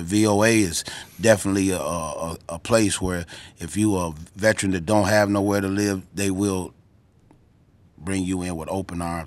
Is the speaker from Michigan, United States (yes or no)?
yes; Flint, Michigan, United States; Well, I'm originally from Flint